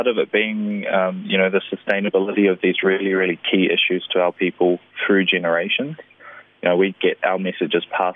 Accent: Auckland, New Zealand; I'm a hita from Ahipara. But basically, I grew up in Glen Innes in Auckland

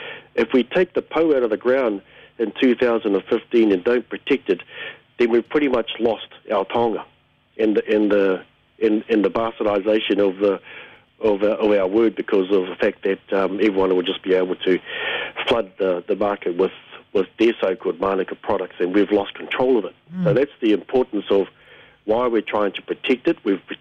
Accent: Gisborne, New Zealand; Because I'm from Ngāti Porou

